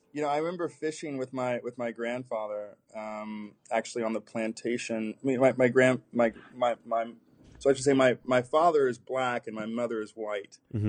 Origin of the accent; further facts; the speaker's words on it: Knoxville, Tennessee, United States; Yeah, I grew up in mostly in Tennessee, mm-hmm. in a town called Knoxville. I grew up in the ghetto side of East Knoxville